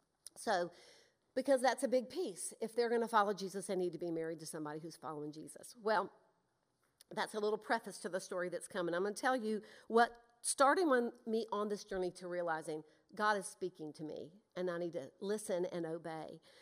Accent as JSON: {"language": "English", "region": "Mississippi", "country": "United States", "tie": "born or raised there", "also_born_or_lived": "Newport News, Virginia", "said": "I was born in Newport News, Virginia. Does anybody know where that is? My mama was from there, and she went back home to have me. My family was living in Mississippi. So I'm mostly a lifelong Mississippian."}